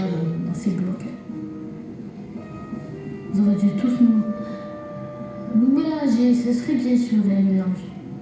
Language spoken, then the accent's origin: French; France; je suis française aussi